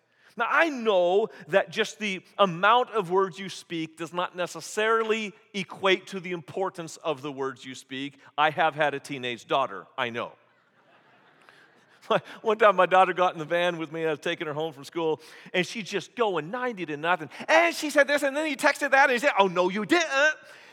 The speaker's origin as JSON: {"language": "English", "country": "United States", "said": "As an American, I'm supposed to work all the time, right?"}